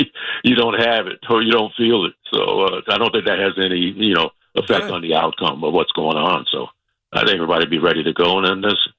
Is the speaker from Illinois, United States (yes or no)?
no; Compton, California, United States; Growing up in Compton, and you know, I read about all the great series that the Yankees and Dodgers had.